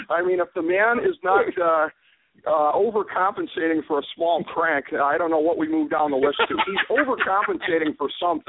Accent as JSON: {"language": "English", "region": "Ohio", "country": "United States", "said": "My home state governor, John Kasich, angling pathetically to try to stay relevant with a win in Ohio"}